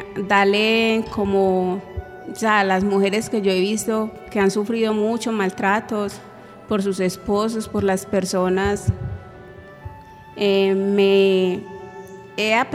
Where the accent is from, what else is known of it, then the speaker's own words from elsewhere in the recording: Yarumal, Antioquia, Colombia; now in Briseño, Colombia; Yo soy de Yarumal, soy de del Cedro, perteneciente a Yarumal. Hace 16 años, 17 más o menos, estoy viviendo acá en Briseño. Es un pueblito muy bonito. Yo tuve la oportunidad de más pequeña estar viviendo acá, cuando tenía por ahí 5, 6, 7 años.